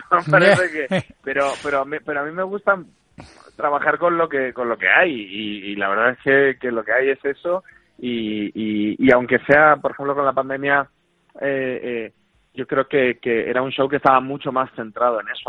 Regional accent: Uruguay; yo no dejo de ser, aunque lleve muchos años viviendo aquí, yo no dejo de ser una persona que nació en otras latitudes, yo vengo de Uruguay

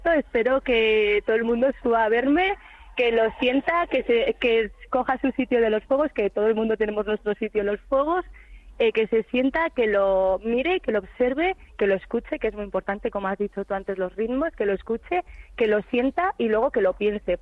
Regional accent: Pamplona, Navarre, Spain; yo que soy de Pamplona de siempre, de toda la vida

